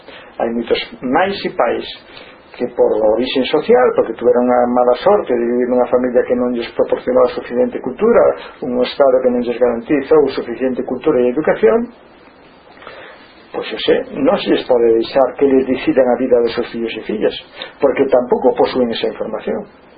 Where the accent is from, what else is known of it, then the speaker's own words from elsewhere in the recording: Lugo, Galicia, Spain; eu son de Lugo, iba desde o meu un barrio, o meu colexo que me quedaba ao centro, e caminhando, íbamos todos.